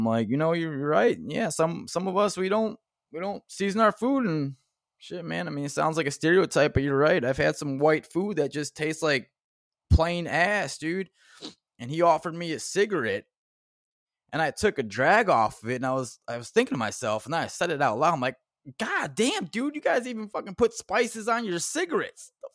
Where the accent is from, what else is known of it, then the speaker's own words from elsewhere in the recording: Illinois, United States; I'm a guest in your house. I'm from Illinois. We're in Wisconsin.